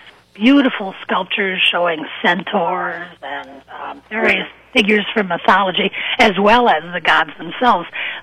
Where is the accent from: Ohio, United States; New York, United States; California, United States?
Ohio, United States; Cleveland; I'm actually Irish, Irish-American, and from Cleveland. I think it was probably that I was looking for the most opposite place to Cleveland.